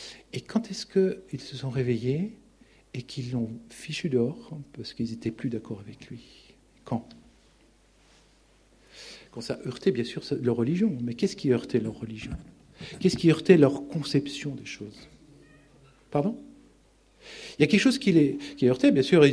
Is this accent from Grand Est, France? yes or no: yes; Grand Est, France; Bon, vous savez, moi je viens d'Alsace, il n'y a pas de libres penseurs là-bas, c'est en haut à droite, c'est connu.